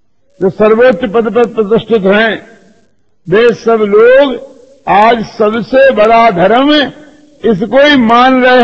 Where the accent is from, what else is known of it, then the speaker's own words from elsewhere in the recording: Rajasthan, India; मैं राजस्थानी हूं या तो मैं कहता हूं, मैं हिंदुस्तानी हूं ये भी मैं कहता हूं